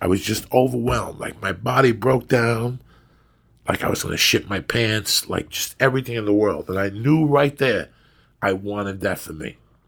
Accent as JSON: {"language": "English", "town": "North Bergen", "region": "New Jersey", "country": "United States", "said": "because I was from North Bergen right next door."}